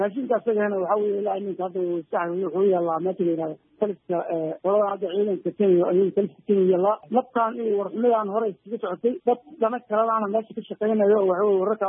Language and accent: Somali; Jubaland, Somalia; aniga naftayda Jubaland baan ka soo jeedaa oo laakiin federaal u ahay, shirkad qaran samahay oo Jubalandna ku dhashay.